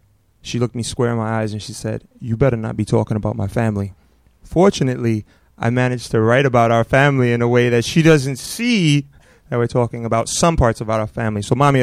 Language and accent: English; Brooklyn, New York, United States; the book is set in the same neighborhood that Carmelo and I grew up in the Red Hook housing projects. And today I had to correct myself because I said I'm from Red Hook